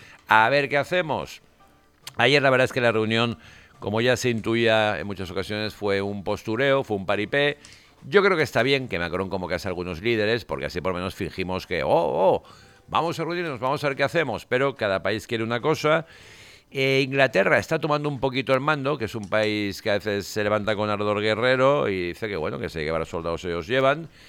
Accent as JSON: {"language": "Spanish", "country": "Spain", "said": "Somos españoles, somos europeos, compartimos una raíz judeocristiana."}